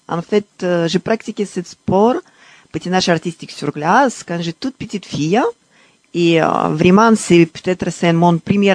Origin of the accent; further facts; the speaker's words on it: Saint Petersburg, Russia; French is a second language; now in France; Je suis marathonienne … origine russe de Saint-Pétersbourg, de très belle ville. Et actuellement, je suis française.